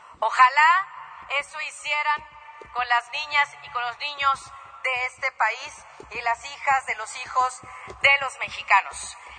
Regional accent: Mexico; para darle mayor información a nosotros como mexicanos

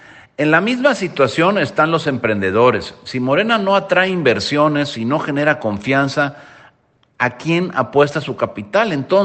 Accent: Veracruz, Mexico; Como senador y como veracruzano, no quiero que más gente de mi tierra

